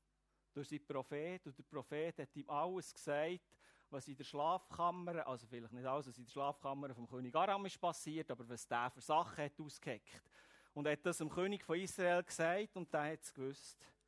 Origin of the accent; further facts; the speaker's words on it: Switzerland; Und wir als Schweizer suchen ja Probleme